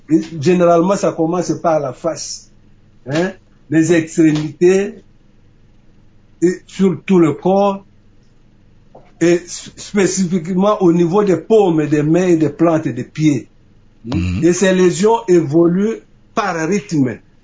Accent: DR Congo; chez nous en République démocratique du Congo.

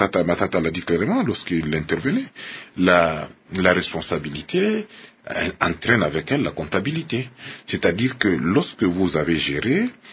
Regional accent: DR Congo; Donc personne ne peut être heureux de cette situation tant qu'on est congolais

